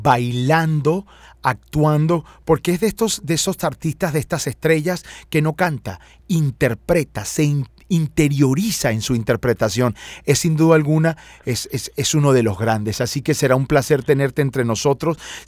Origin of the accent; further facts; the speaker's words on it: Venezuela; Yo soy venezolano